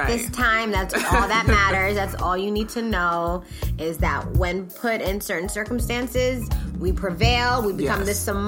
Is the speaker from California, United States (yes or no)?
yes; San Jose, California, United States; Yes, born and raised.